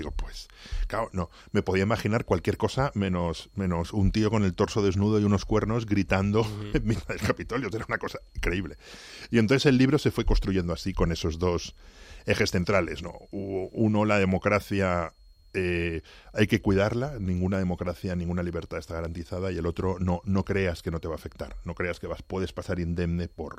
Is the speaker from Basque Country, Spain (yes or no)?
no; Segovia, Castile and León, Spain; esto es como el café de mi pueblo de Segovia